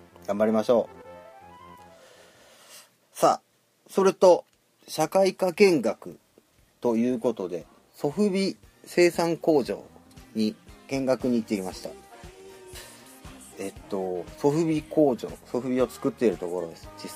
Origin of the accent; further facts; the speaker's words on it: Osaka, Japan; 僕の生まれ育った大阪も割と都会の方で